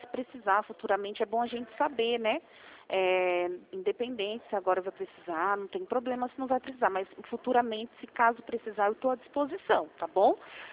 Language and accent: Portuguese; Rio Claro, São Paulo, Brazil; Eu sou aqui de Rio Claro mesmo